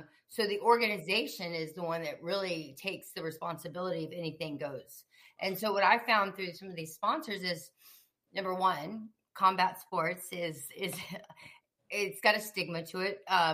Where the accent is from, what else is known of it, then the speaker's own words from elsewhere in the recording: Dallas, Texas, United States; and I'm originally from Dallas. So I'm I'm a football fan over a MMA fan